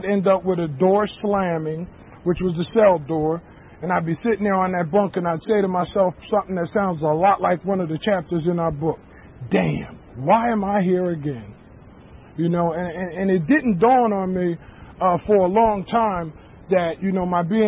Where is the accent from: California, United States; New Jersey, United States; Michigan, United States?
New Jersey, United States; Newark; I'm originally from Newark, New Jersey.